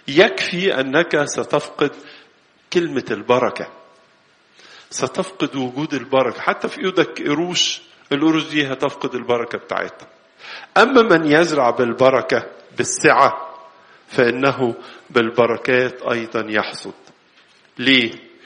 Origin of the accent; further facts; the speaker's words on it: Egypt; كلنا كمصريين